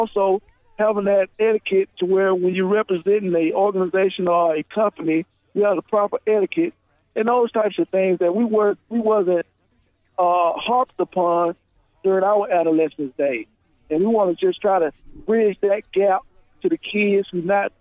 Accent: Prichard, Alabama, United States; I'm from Pritchard, and David from Pratt City in the Jefferson County area. And I'm down here from Mobile County in the Pritchard city limits.

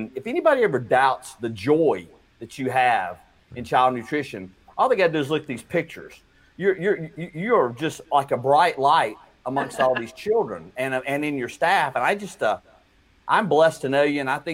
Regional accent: Atlanta, Georgia, United States; My reason is probably different than yours, in that I'm from Atlanta, and it's a rite of passage that you have to be a Georgia Bulldog fan.

